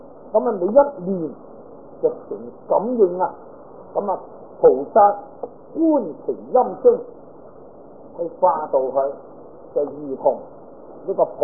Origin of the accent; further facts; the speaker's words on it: China; 在我哋中国人嚟讲咧，应该都好闻名。